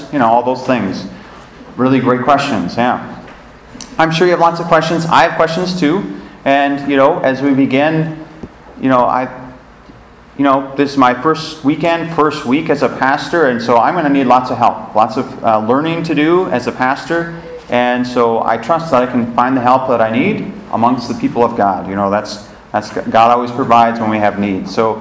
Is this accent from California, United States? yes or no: no; Lindstrom, Minnesota, United States; So I grew up in Lindstrom, Minnesota. It's a little town. Maybe you've never heard of it.